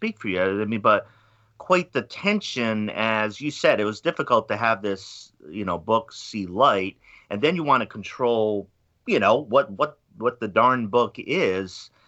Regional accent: Pawtucket, Rhode Island, United States; I was, as I mentioned, I'm from Pawtucket, Rhode Island, with the Pawtucket Red Sox.

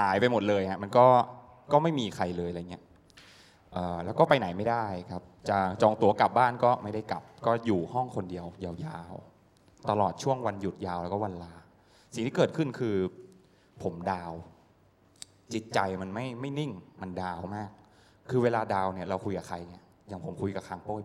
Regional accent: Sisaket, Thailand; also born or lived in Bangkok; ผมเป็นเด็กที่เกิดจังหวัดศรีสะเกษเกิดที่กรุงเทพไปโตจังหวัดศรีสะเกษพ่อคุณแม่ทำงานที่นี่ส่งไปให้ตากับยายเลี้ยง

